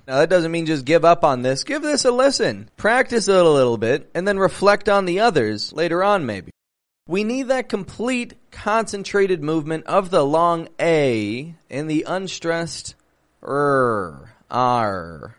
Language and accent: English; Toronto, Ontario, Canada; I'm from Toronto, Canada, and just moved in to a new house not too far away, just on the other side of the city here.